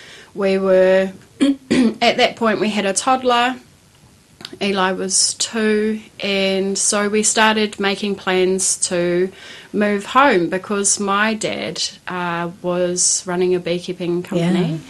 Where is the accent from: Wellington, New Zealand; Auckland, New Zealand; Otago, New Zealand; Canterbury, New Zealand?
Wellington, New Zealand; Masterton; I am born and raised in Masterton, Whakaoriori.